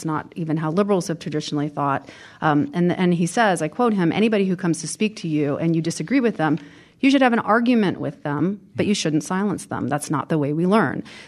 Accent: Fairbanks, Alaska, United States; Well, I grew up in Fairbanks, Alaska, and it's a very, very conservative town.

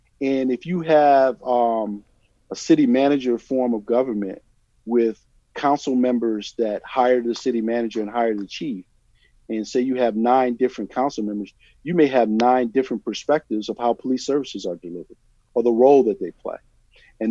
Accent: Bessemer, Alabama, United States; born there; A grandfather, and I was born in Bessemer, Alabama.

